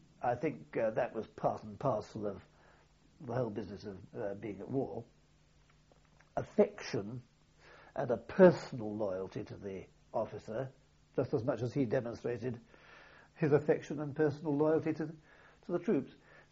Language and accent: English; United Kingdom; but whereas we would talk about being British and of Britain